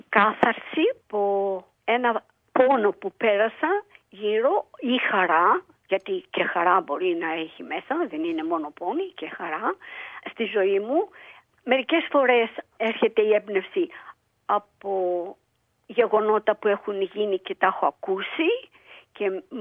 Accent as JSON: {"language": "Greek", "country": "Greece", "tie": "born or raised there", "lives_now": "Australia", "said": "Έζησα στην Αυστραλία, αλλά μεγάλωσα στην Ελλάδα."}